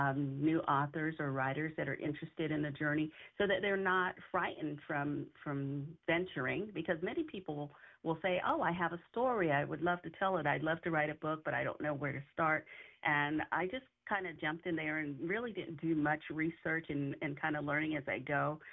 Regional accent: Miami, Florida, United States; It was 8 children and mom and dad, so 10 of us in a household, and we grew up in South Florida and Miami.

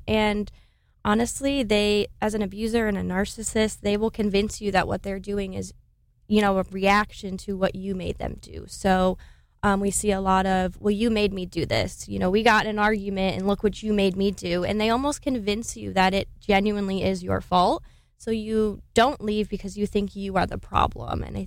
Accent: New York, United States; moved away as an adult; I'm actually from New York, and I moved here about 3 years ago.

